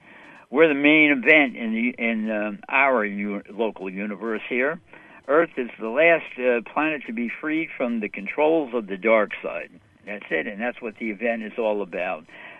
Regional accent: New York City, New York, United States; Hey, I'm from New York City. Right now it's about 20 minutes after 1 in the morning in New York.

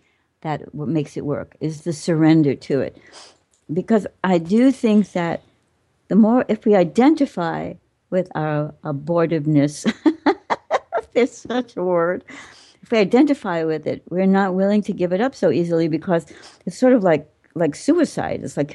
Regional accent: New York, United States; born there; I was born in New York.

